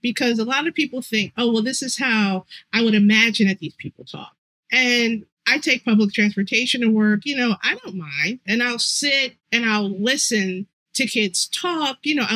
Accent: Ohio, United States; And, you know, I'm from Ohio, so I don't have a country accent.

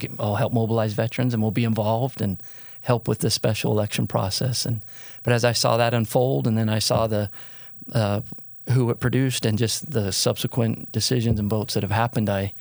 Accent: Roosevelt, Utah, United States; moved away as an adult; So just about me, I'm a small town boy, Utah native, born and raised in Roosevelt, Utah, out in the Uinta Basin. And about 31 years ago this summer, I left the basin, Duchesne County, to attend the United States Military Academy at West Point.

